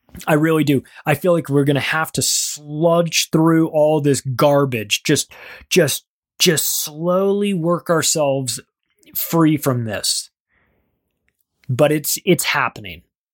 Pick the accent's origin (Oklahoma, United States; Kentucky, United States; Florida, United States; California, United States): California, United States; born or raised there